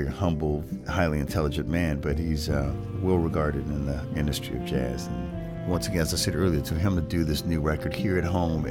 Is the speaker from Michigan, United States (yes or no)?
no; Shreveport, Louisiana, United States; we grew up in Stoner Hill.